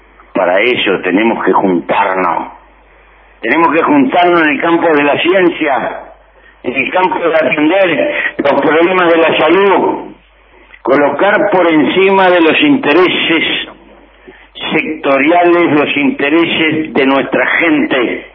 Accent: Uruguay; Como uruguayo, te doy un abrazo, y en ti, a todo tu pueblo

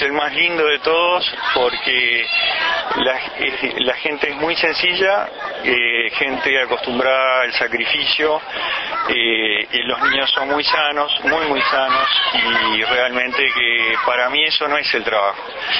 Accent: Montevideo, Uruguay; yo soy de Montevideo, pienso que somos muy centralistas

